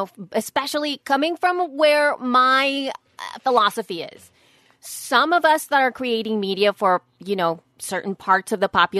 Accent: El Salvador; I was raised in El Salvador.

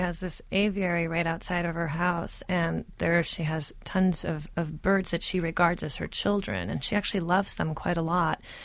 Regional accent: Pasadena, California, United States; That was about 35 minutes from my home. I grew up in Pasadena.

